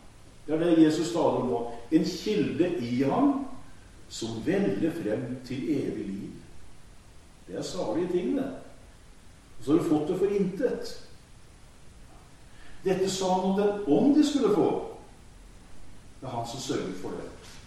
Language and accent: Norwegian; Kragerø, Telemark, Norway; Jeg hadde en del i Sandal i Kragen der jeg kommer fra